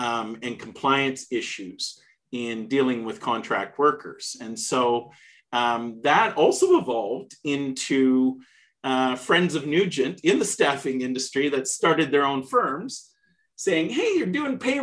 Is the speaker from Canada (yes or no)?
yes; Canada; I'm a Canadian. So in the Toronto market, Ontario, Canada